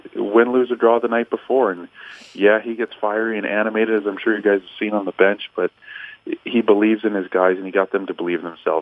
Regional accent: St. Louis, Missouri, United States; growing up in St. Louis

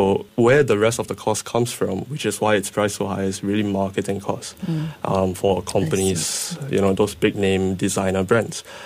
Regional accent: Singapore; So when I came back as a normal Singaporean, I went to the duty-free.

